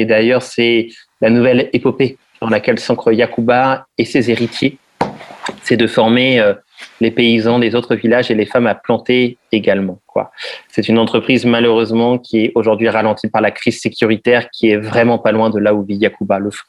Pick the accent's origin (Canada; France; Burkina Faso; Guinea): France; en tant que Français, issu d'une certaine histoire politique, qui nous bouscule